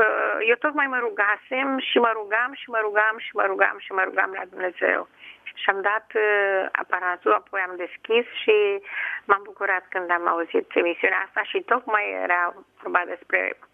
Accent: Craiova, Dolj, Romania; Sunt mama din Craiova

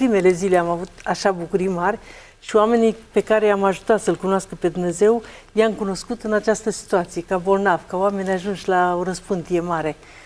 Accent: Sfântul Gheorghe, Covasna County, Romania; Sunt din Sfântul Gheorghe, județul Covasna, 66 de ani

